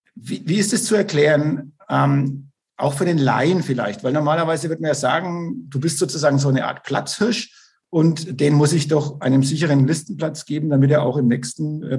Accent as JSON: {"language": "German", "region": "Bavaria", "country": "Germany", "said": "weil ich komme auch aus dem Landkreis Neustadt-Eichbad-Windsheim"}